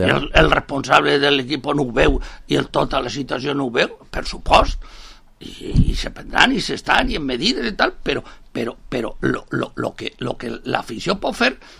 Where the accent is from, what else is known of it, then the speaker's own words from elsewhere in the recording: Villarreal, Valencian Community, Spain; no som de sang azul, som de Villarreal, collons, i el que tenim és el que tenim